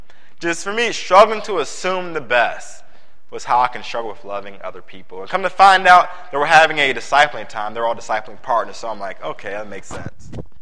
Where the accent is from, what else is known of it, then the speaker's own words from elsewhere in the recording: Virginia, United States; moved away as an adult; now in Indianapolis, United States; You know, I grew up in Virginia, was there for all my life. I moved to Indiana in July with my wife to lead the Youth and Family Ministry in Indianapolis.